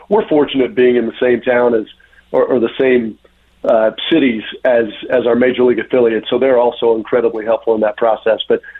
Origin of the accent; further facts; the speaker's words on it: Indiana, United States; as we say where I grew up in Indiana, we're gonna get our comeuppance a little bit with some cool weather in April.